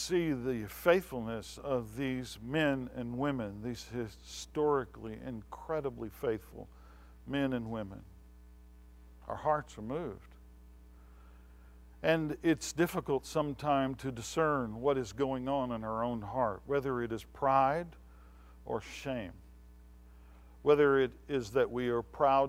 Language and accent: English; England, United Kingdom; we know best because we're English